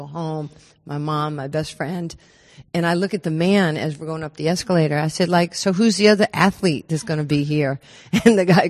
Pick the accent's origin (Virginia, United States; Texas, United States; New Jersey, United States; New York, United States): New York, United States; I was this, you know, poor little redheaded Jewish kid growing up in New York who happened to be a girl.